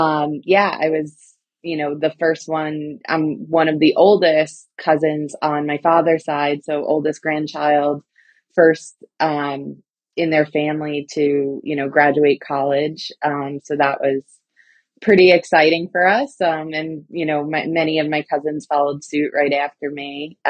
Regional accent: Brooklyn, New York, United States; Well, I'm a very proud Brooklynite. So I grew up here in the five boroughs. I grew up in South Brooklyn. Funny enough, I've lived in three of the five boroughs.

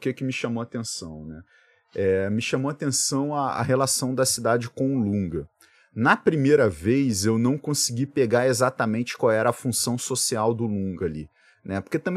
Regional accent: Brazil; Pô, eu sou brasileiro.

